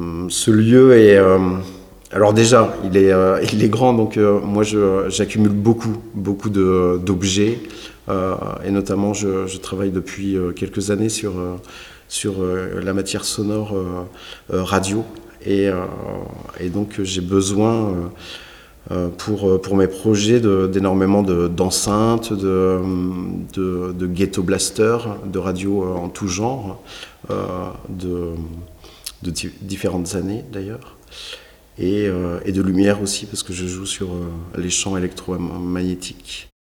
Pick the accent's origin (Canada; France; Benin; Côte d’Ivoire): France; Nouvelle-Aquitaine; now in Bordeaux, France; Je suis revenu sur Bordeaux parce que je suis d'origine charentaise et évidemment l'horizon me manquait. Donc je suis venu à Bordeaux.